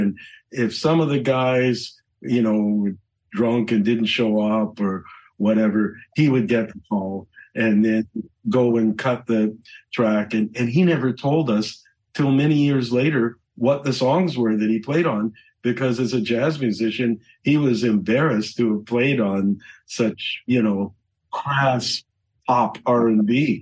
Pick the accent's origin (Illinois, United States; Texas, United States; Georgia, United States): Illinois, United States; Chicago; born there; Yes, I was born in Chicago, and where my dad was actually